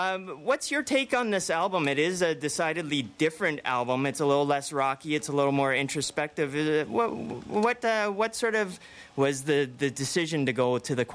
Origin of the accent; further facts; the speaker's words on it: Victoria, British Columbia, Canada; I'm originally from Victoria